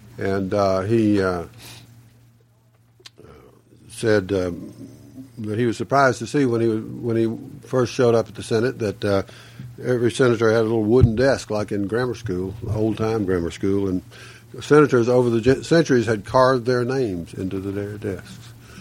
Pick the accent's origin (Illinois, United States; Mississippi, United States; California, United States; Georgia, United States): Georgia, United States; Decatur; my hometown has become much cooler than I have, and I went to a restaurant there called the Iberian Pig, which is Well, so Decatur now is full of all sorts of way beyond Southern food